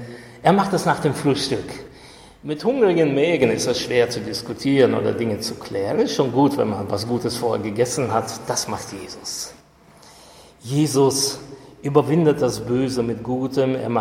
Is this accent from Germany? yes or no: yes; Germany; Als Deutsche leben wir in so einer Schamkultur, die uns das erschwert.